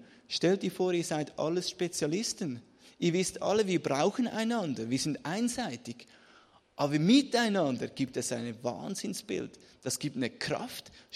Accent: Switzerland; Bei uns in der Schweiz, da müssen wir Französisch lernen.

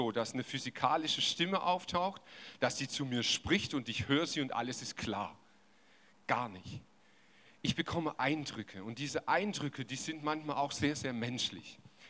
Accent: Baden-Württemberg, Germany; also born or lived in Lüdenscheid; ich bin in Lüdenscheid geboren, das alleine ist schon hart. Gut, ich bin dort geboren und mit einem Jahr hierher gezogen. Und wisst ihr was, im Schwabenland, hey, es gibt genau eine Chance, Schwabe zu werden. Du musst hier geboren sein.

